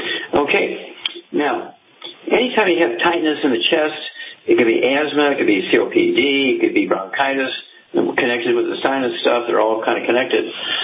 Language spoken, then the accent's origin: English; Missouri, United States; let's stay in the Midwest and go from my home state of Missouri to Iowa.